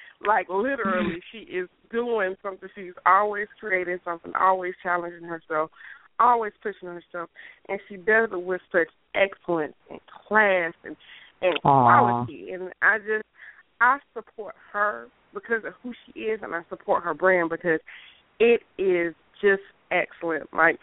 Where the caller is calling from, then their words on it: Georgia, United States; I'm calling from Georgia.